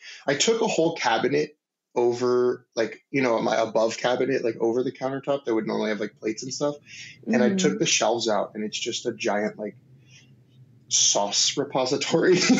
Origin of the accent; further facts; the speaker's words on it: Maryland, United States; I grew up in like in Maryland, like sort of in the DC area, and like crab and seafood was sort of like bay.